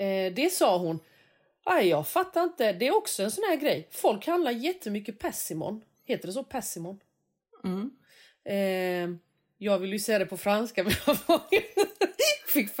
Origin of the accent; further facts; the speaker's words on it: Småland, Sweden; Man är från Småland och inte kan franska liksom.